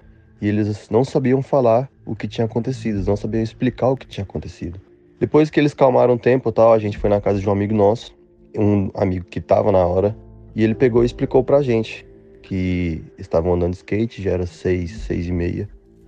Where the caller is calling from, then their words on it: Goiás, Brazil; eu tenho 21 anos, sou do interior do Goiás.